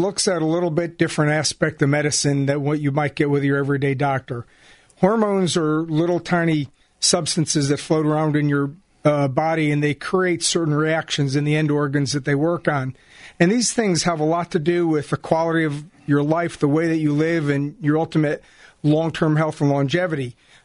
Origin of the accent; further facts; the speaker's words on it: Connecticut, United States; I grew up in Connecticut, and I have a degree from Yale University, and ultimately I went to a medical school in Cincinnati, Ohio, where I got an MD back in the early 80s.